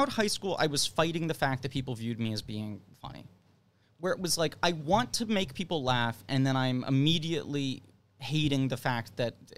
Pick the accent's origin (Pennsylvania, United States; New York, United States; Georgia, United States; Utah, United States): New York, United States; New York City; I grew up in New York City.